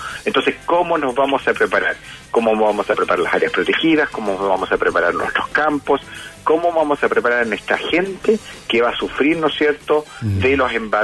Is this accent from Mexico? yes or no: no; Chile; Y a veces, como chileno, uno se olvida, ¿no es cierto?